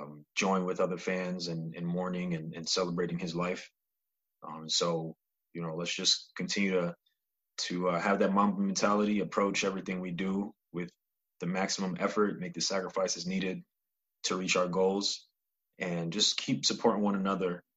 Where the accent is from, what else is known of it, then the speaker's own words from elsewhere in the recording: Brooklyn, New York, United States; just growing up in Brooklyn, growing up in the city, Kobe Bryant was a role model for us